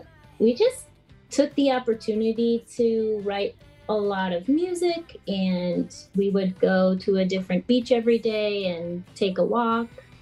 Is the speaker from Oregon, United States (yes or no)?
no; Chisago City, Minnesota, United States; I grew up in Chisago City, Minnesota. It's a very, very small town about 35 miles northeast of the Twin Cities.